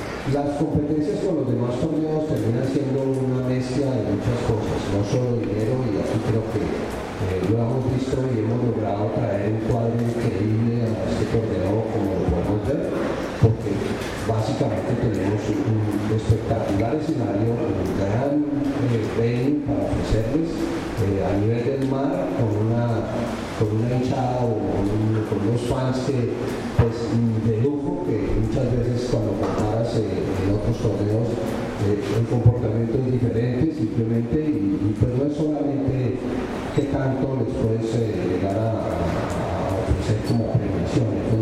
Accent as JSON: {"language": "Spanish", "country": "Mexico", "said": "para que seamos siempre los que ponemos la pauta como mexicanos, como anfitriones que somos"}